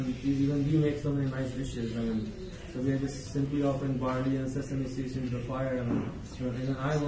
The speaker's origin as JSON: {"language": "English", "region": "Rajasthan", "country": "India", "said": "Rajasthan."}